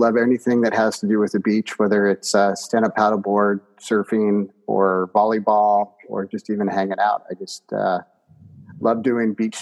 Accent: California, United States; But I'm a Southern California native. I actually am kind of boring in that way, in that I was born an hour from where I live today

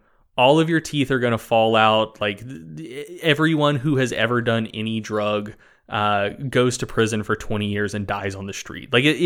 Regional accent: North Carolina, United States; Yeah, like, I grew up in North Carolina.

